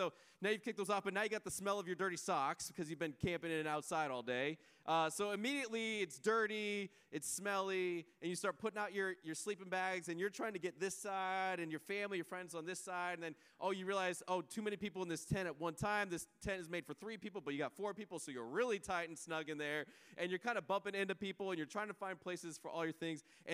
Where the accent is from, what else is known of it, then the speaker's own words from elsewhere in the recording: Colorado, United States; I have been camping. I'm from Colorado. I've been camping my entire life.